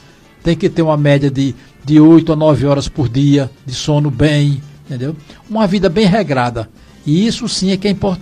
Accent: Ceará, Brazil; Olha, Dr. Pérez, eu estou atualmente na Avenida Leandro Bezerra. Local onde eu me criei ali perto, né? Perto da Praça do Socorro. Ali, quando criança, aquela rua chamava-se Rua do Salgadinho.

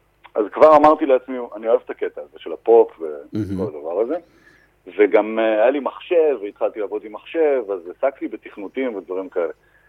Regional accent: Tiberias, Northern District, Israel; moved away as an adult; אני מטבריה במקור, עד גיל 18 גרתי שמה

